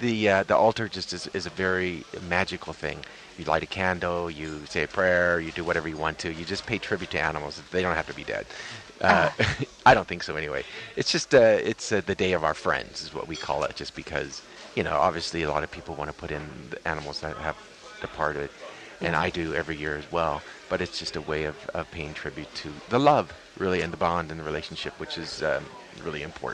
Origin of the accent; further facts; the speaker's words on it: El Dorado, United States; Oh, wait, I can't see chickens because El Dorado, and I'm from El Dorado, so.